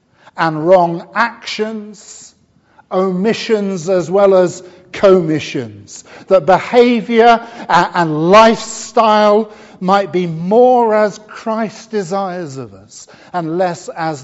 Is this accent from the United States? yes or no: no; Poole, South West England, United Kingdom; When I first became a Christian as a teenager, in my hometown of Poole in Dorset